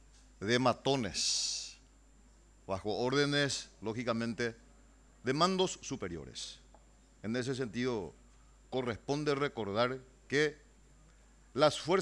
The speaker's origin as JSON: {"language": "Spanish", "country": "Paraguay", "said": "tenemos que hacer como paraguayos, no precisamente como liberales, sino como paraguayos y como demócratas"}